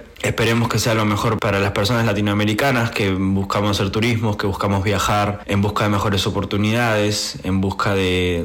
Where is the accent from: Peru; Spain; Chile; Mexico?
Peru; yo como peruano